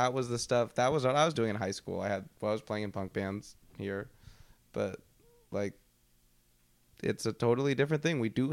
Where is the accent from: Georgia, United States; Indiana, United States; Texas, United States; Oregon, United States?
Oregon, United States; Portland; To me, I always saw indie rock as an oxymoron growing up in Portland.